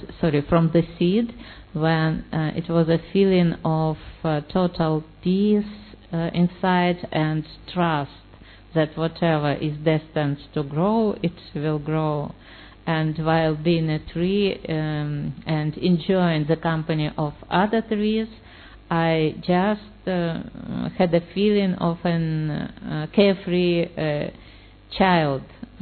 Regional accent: Moscow, Russia; English is a second language; I'm from Russia, from Moscow.

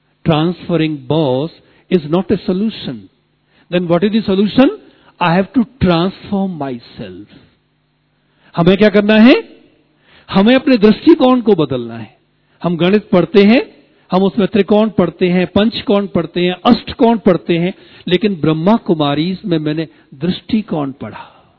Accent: Uttar Pradesh, India; मेरा जन्म मथुरा के पास गांव में हुआ

